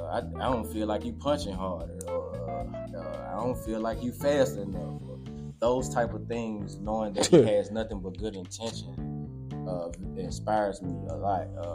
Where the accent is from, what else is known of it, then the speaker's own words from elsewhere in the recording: Memphis, Tennessee, United States; that I would have my first professional fight at the FedEx Forum in my own hometown, in front of my hometown?